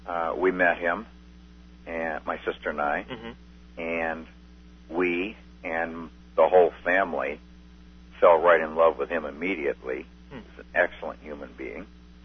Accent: Gardner, Massachusetts, United States; born there; Yes, I was born in Gardner, Massachusetts.

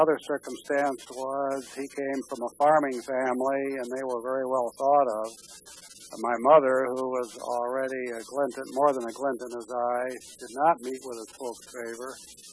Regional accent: Hammond, Indiana, United States; born there; Well, I was born in Hammond, Indiana, to German immigrants.

